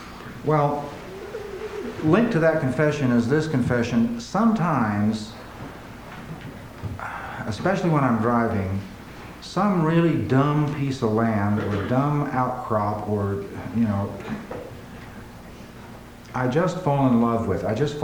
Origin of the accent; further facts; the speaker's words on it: Kansas, United States; The confession is, well, I'm from Kansas, so.